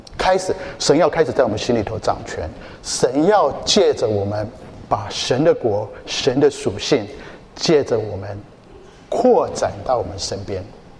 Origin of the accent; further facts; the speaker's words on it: China; 我们中国人说，华人说，人之将去，其言也善。